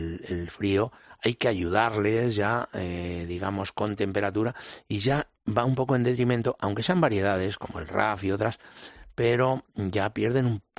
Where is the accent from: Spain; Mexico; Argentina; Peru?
Spain; Villaconejos, Community of Madrid; born there; Que soy nacido en Villaconejos